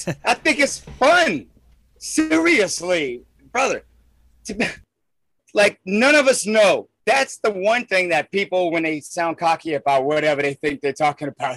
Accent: Louisiana, United States; The L is the shape of Louisiana representing. In either case, I'm Cajun from the Bayou.

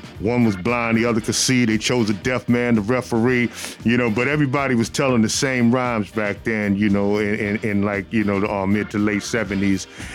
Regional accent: Brooklyn, New York, United States; Growing up in Brooklyn, man, I just remember going to like the block parties in the 70s

